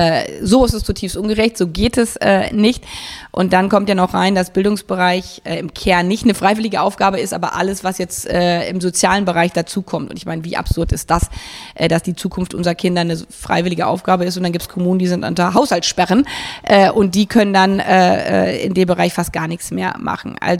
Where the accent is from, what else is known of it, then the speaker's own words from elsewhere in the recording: Hanover, Lower Saxony, Germany; weil ich in Westdeutschland geboren bin, weiß ich es aus meiner Heimatstadt Hannover